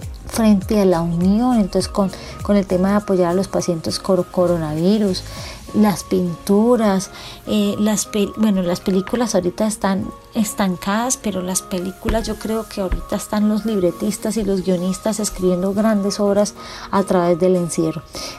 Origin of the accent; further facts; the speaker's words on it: Colombia; nosotros como colombianos a no dejarnos vencer por la adversidad